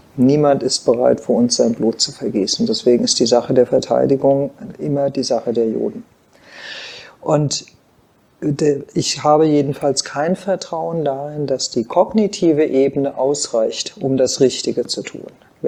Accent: Germany; Ich nehme Deutschland wahr als das Land, in dem ich geboren bin, dessen Pass ich habe, das meine Heimat ist. Ich bin Deutsche.

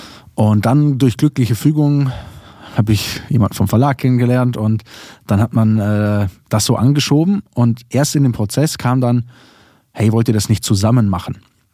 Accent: Bavaria, Germany; wir kommen aus Allgäu, wenn wir am Ende noch unseren Dialekt mit reinschreiben, dann versteht man gar nichts mehr.

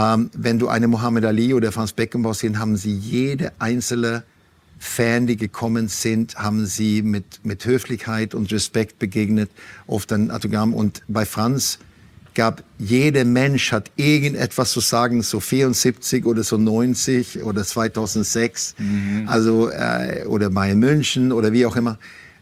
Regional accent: Sweden; now in Germany; dass ich als Schwede es ziemlich komisch finde in Deutschland

